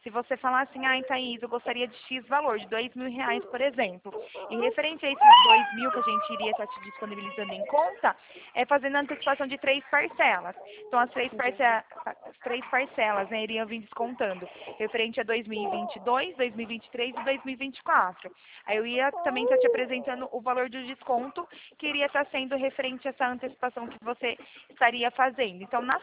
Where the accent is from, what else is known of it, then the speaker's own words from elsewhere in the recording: Araras, São Paulo, Brazil; eu também sou daqui de Araras, tá?